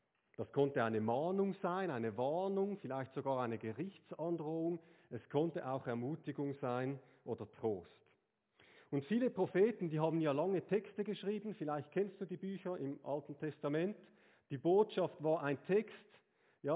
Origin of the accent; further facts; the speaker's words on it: Switzerland; Ich habe mich einfach so als Schweizer gerade angesprochen, ja.